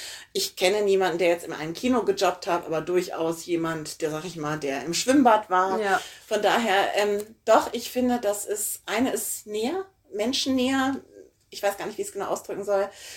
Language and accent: German; Hamburg, Germany; Also ich bin in Hamburg aufgewachsen, ich bin im Sommer im Kaifu-Bad gewesen in Eimsbüttel.